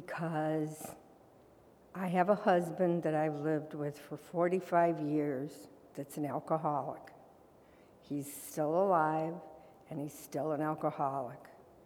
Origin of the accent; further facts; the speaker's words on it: Parma, Ohio, United States; I came from Parma. My whole family came from Parma. I mean, even the better side of Parma, the newer side.